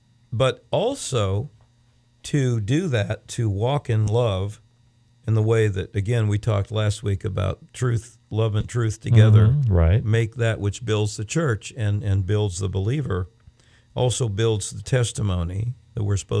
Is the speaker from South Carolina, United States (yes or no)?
no; Florida, United States; Growing up, you know, when we came from Central Florida, where not a whole lot of those things were going on much